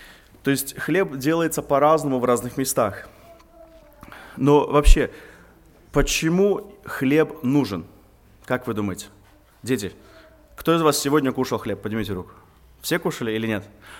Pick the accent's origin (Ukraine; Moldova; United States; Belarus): United States; Я когда был маленьким, я вырос здесь в Америке.